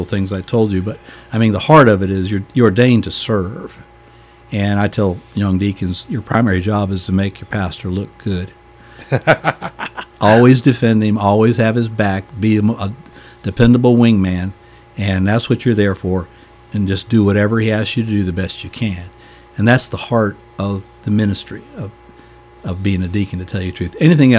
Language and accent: English; the South, United States; accent: Southern American; I get up there with my Southern American accent, and they looked at me like, what?